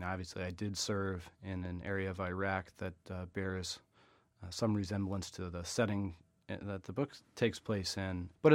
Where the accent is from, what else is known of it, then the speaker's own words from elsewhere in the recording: Virginia, United States; when I grew up in Virginia, in the South, a lot of soldiers come from sort of an area of the country similar to the one that I grew up in.